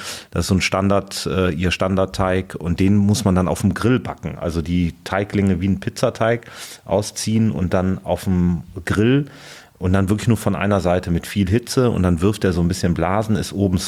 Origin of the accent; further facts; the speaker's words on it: Cologne, North Rhine-Westphalia, Germany; born there; Ich als gebürtiger Kölner habe ja Spaß am Verkleiden.